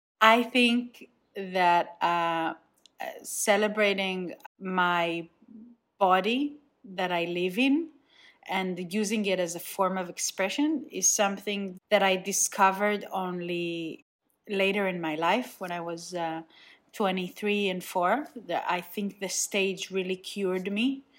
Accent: Nigeria; now in Israel; Second of all, I grew up in Nigeria, but I feel like Israel is like the main part of my identity. If I had to put it in a percentage, then I'm probably like 80% from here.

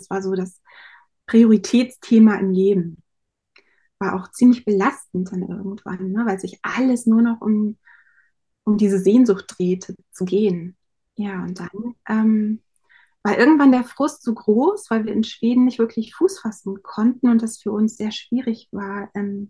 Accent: Lower Saxony, Germany; Ich komme aus Niedersachsen, auch vom Dorf. Wir haben sehr ländlich gewohnt.

